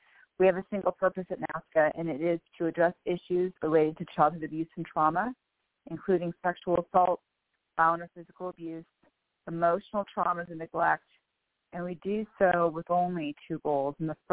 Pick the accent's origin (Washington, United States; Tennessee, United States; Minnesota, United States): Washington, United States; Bellevue; I am from Bellevue, Washington.